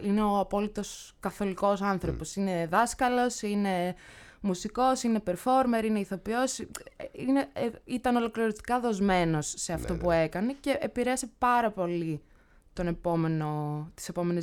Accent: Athens, Attica, Greece; Μεγάλωσα στην Αθήνα και στο κέντρο

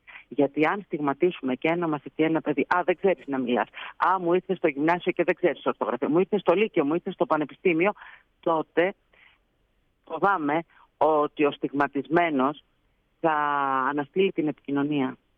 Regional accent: Thessaly, Greece; Εγώ είμαι από τη Θεσσαλία.

